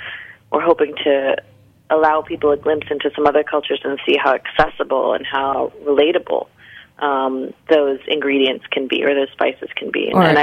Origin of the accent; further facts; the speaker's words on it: Florida, United States; I grew up in Florida. Florida is not necessarily considered the South, but it sort of still is.